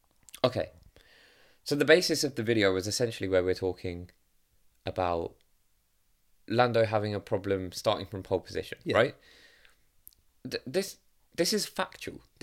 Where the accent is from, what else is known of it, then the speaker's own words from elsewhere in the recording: Seaford, South East England, United Kingdom; But I'm from Seaford. I'm not going to support Seaford Town.